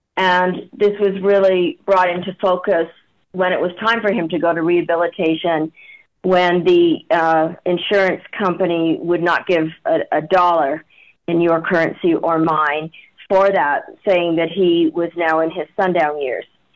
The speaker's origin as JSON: {"language": "English", "country": "Canada", "said": "He got to a rehabilitation hospital that was in Chicago, even though we're from Canada."}